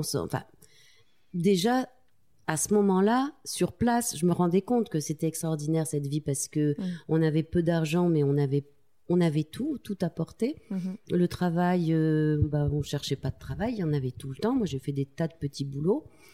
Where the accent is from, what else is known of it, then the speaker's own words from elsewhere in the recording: Tulle, Nouvelle-Aquitaine, France; Je viens de la ville de Tulle en Corrèze. Je suis née là-bas de grands-parents paysans, de parents qui pour la première génération sortaient de ce monde. C'était un milieu assez isolé quand même, où la culture avait de la difficulté à arriver.